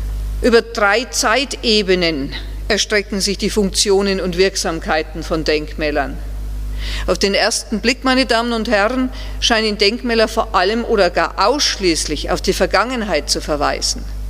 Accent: Würzburg, Bavaria, Germany; born there; Als gebürtige Würzburgerin

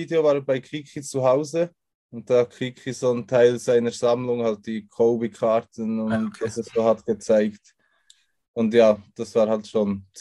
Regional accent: Münchenbuchsee, Bern, Switzerland; born there; now in Solothurn, Switzerland; geboren bin ich in der Nähe von Bern, in München-Buchse. Okay. Und okay. Bin jetzt seit eineinhalb Jahre circa in Solothurn.

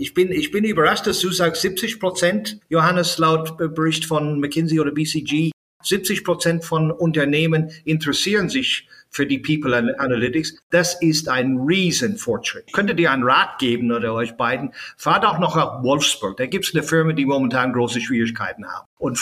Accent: Ireland; ich bin ja selbst in Irland aufgewachsen

